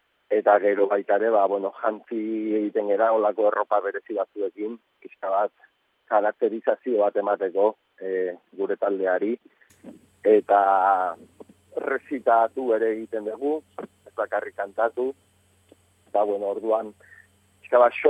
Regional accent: Urretxu, Basque Country, Spain; born there; biak herri berea jaio gara, urretxun, lehen esan dedan bezala, eta biak gara estremeinoen zenean, eta demenio segobiano eta zamora noen zenean, eta biak gara euskaldunak

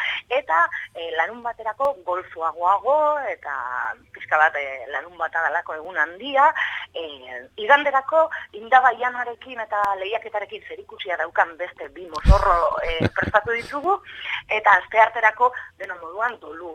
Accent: Bilbao, Basque Country, Spain; Bilbotar euskaldunak askotan gogorarazi behar izaten dugu, bai, bilbotarrak gara, bai, eta euskaraz aritzen gara.

